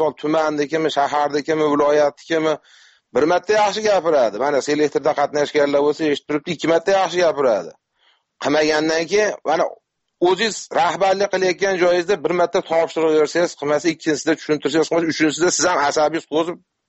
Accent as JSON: {"language": "Uzbek", "town": "Margilan", "region": "Fergana Region", "country": "Uzbekistan", "said": "Marg'ilondanman."}